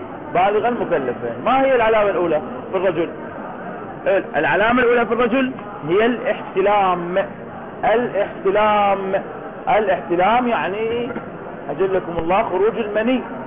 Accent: Iraq; مو هاي العانة اللي أكو منطقة عندنا في العراق

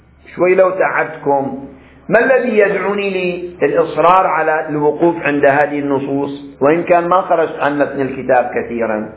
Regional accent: Qatif, Eastern Province, Saudi Arabia; في بلادنا القطيف على سبيل المثال

